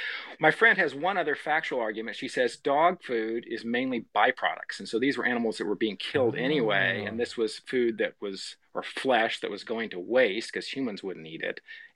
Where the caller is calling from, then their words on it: Davis, California, United States; I'm from Davis, California.